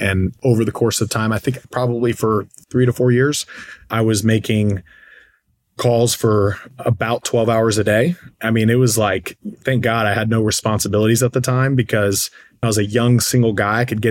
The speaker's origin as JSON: {"language": "English", "town": "Austin", "region": "Texas", "country": "United States", "tie": "born or raised there", "said": "I went to Texas A&M. I was born and raised in Austin, and I moved back to Austin."}